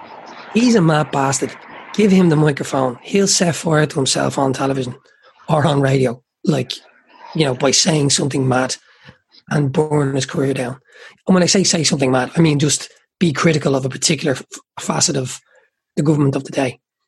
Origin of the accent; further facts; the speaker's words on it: Ireland; Ireland is a brilliant country. It is a great country. I love being Irish. I love living here.